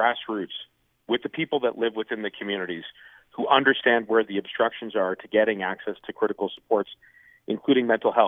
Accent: Toronto, Ontario, Canada; my hometown in Toronto.

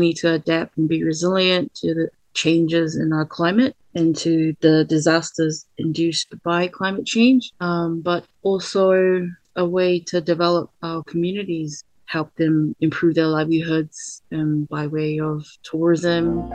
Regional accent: Hawaii, United States; I'm still Hawaiian, I'm still part of this community, and I understand them.

